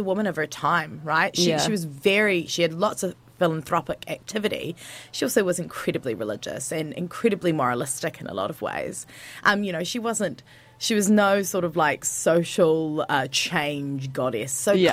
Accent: Dunedin, Otago, New Zealand; I grew up in Dunedin and did a lot of dance.

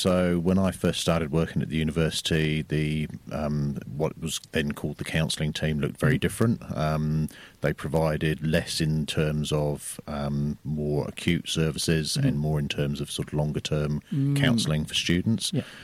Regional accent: England, United Kingdom; moved away as an adult; now in Dunedin, New Zealand; So I'm originally from England. You might not be able to tell from the accent over the radio, but I've lived over in Dunedin for about 25 years now.

